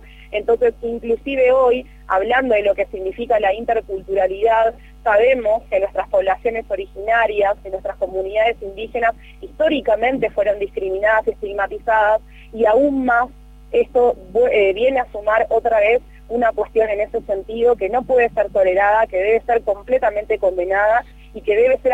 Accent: Chaco, Argentina; que tiene que ver con lo que somos, como nos definimos, como chaqueños, como argentinos

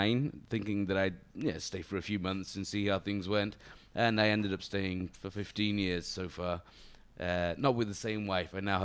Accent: Sheffield, Yorkshire and the Humber, United Kingdom; born there; I was born in Sheffield, yes, you could say I'm from Sheffield.

